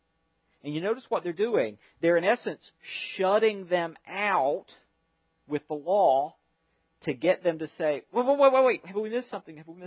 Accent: the South, United States; accent: Southern; Now, I have a southern accent. It's one of my great prides. I love my southern accent.

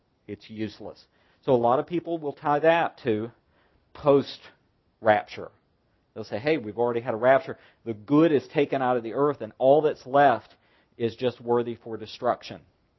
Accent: the South, United States; many of you will suspect that I dislike it because I'm a Southerner.

